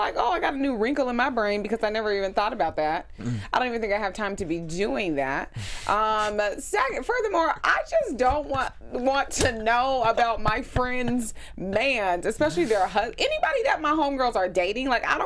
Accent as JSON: {"language": "English", "town": "Seattle", "region": "Washington", "country": "United States", "said": "since, you know, Doug is from Seattle. I'm from Seattle."}